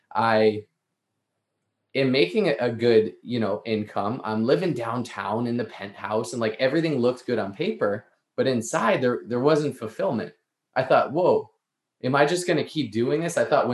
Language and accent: English; Boston, Massachusetts, United States; But to backtrack before then, I grew up in the Northeast in the Boston area.